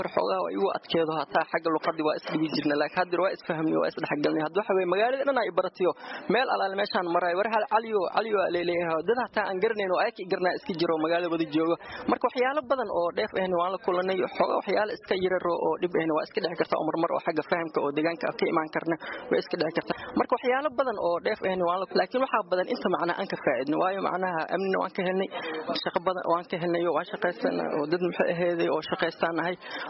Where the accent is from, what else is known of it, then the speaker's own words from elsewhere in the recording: Mogadishu, Banaadir, Somalia; moved away; walaal aniga horta waxaan ka imid magaalada Muqdisho 1998